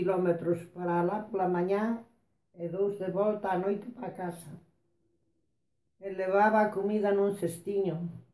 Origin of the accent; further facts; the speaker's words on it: Dorrón, Galicia, Spain; De Dorrón.